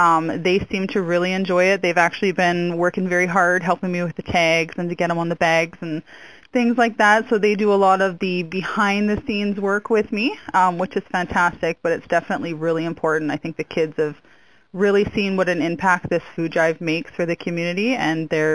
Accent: British Columbia, Canada; my hometown in BC does something similar.

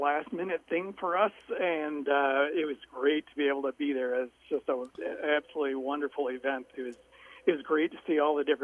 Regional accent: Durant, Iowa, United States; You know, I grew up in Durant, Iowa, which is that's about 20 miles west of the Davenport Quad Cities area down in Iowa

